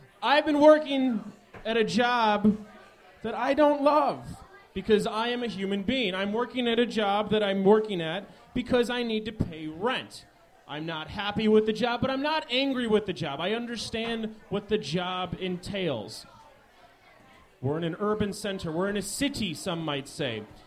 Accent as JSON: {"language": "English", "country": "United States", "said": "You know why? Because I'm from America."}